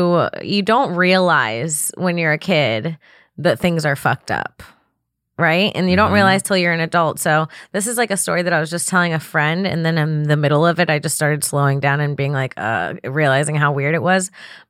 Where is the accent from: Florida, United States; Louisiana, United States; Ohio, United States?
Florida, United States; born there; Yeah, I was born in Florida.